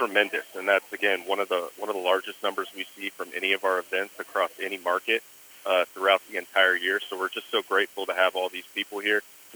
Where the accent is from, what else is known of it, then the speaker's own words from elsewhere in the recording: Texas, United States; North of Dallas.